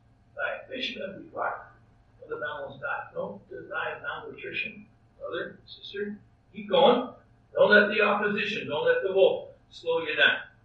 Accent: Canada; I'm from Canada. You're from Texas or from America. And your youth may not be as our youth.

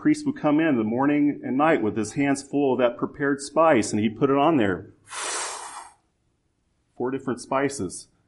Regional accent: Kansas, United States; And by the way, up in the north, I grew up in Kansas.

